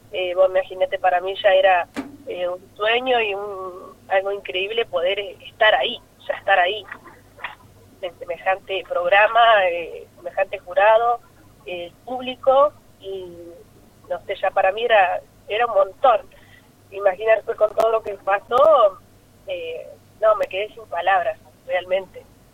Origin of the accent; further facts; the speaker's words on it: Centeno, Santa Fe, Argentina; De la provincia de Santa Fe, la localidad de Centeno.